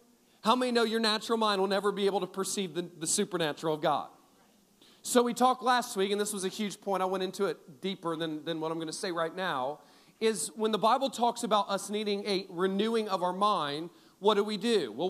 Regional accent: Ohio, United States; I remember growing up in Ohio every year.

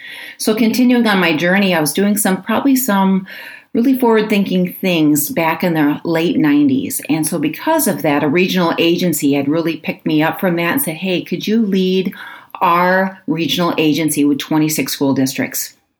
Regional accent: Iowa, United States; Well, I can really say that I grew up in Northeast Iowa on a dairy farm.

